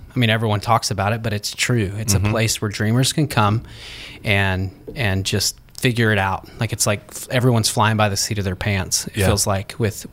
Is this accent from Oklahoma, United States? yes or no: yes; Oklahoma, United States; So originally from Oklahoma. Okay. So grew up in the panhandle of Oklahoma, Tornado Alley, lived in a trailer park till I was 10